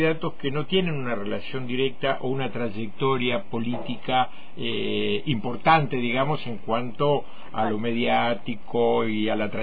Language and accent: Spanish; Cinco Saltos, Río Negro, Argentina; Somos todos del Valle, pero de Cinco Saltos